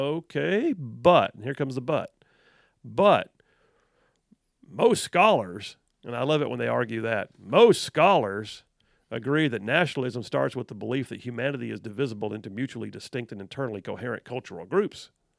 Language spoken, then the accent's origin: English; United States; I'm an American. God redeemed me, but he also had me born here for some reason.